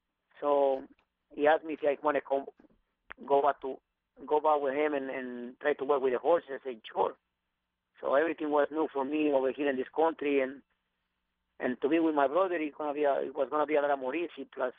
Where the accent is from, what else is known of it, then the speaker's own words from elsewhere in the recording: Mexico; English is a second language; now in United States; everybody back home, we trying to come to the United States for a better living.